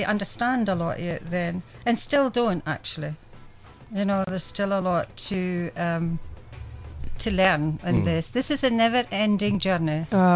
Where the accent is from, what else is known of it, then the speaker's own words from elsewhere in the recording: United Kingdom; And I'm British, but what's happened to the British people?